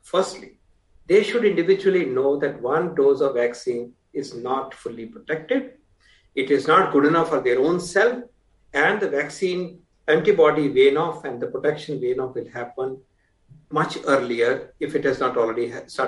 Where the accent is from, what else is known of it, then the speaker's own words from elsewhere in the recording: India; Truly a moment to feel proud as an Indian.